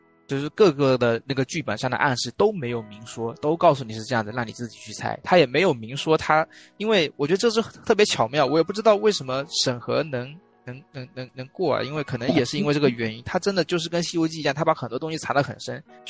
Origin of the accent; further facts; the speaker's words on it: China; 反而就是引起了我们中国人这种探索欲